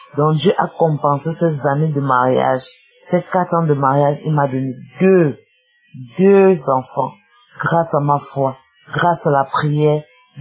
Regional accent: Cameroon; now in Gabon; je suis une Camerounaise vivant au Gabon.

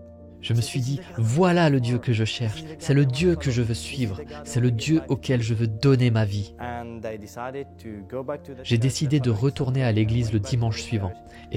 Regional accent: Yemen; French is a second language; Je porte l'habit traditionnel yéménite parce que je suis yéménite. Je suis né au Yémen

